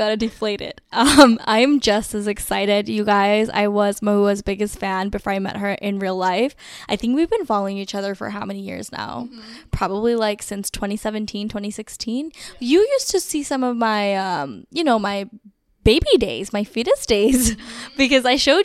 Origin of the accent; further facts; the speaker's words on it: Bronx, New York, United States; I'm a city gal, you know, grew up in the boroughs. I grew up in the Bronx, in a bustling ethnic enclave, had a ton of like Yemenis and South Asians